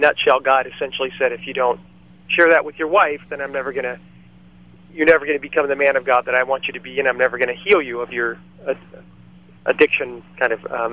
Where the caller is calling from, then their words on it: California, United States; Out in California.